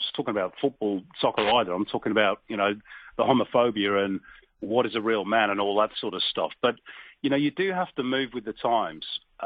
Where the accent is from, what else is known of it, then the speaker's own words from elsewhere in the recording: England, United Kingdom; I have to deal with that a lot as well, being English.